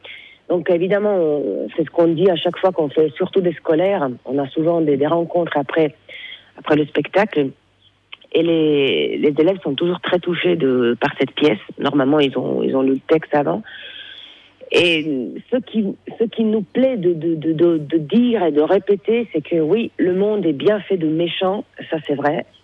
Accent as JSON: {"language": "French", "town": "Turin", "region": "Piedmont", "country": "Italy", "said": "Disons que moi, je suis originaire de Turin."}